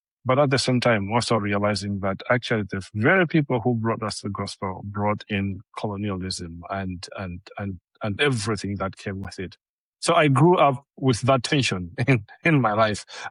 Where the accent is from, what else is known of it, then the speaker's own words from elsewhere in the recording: Malawi; moved away as an adult; now in Switzerland; I came to St. Gallen in Switzerland. And I was coming from Malawi in a context of a revival. And I found myself in St. Gallen, Switzerland